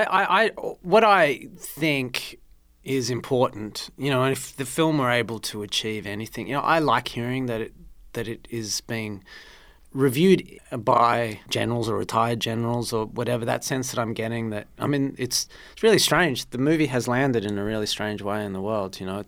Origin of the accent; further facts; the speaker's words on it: Australia; I'm sitting here as an Australian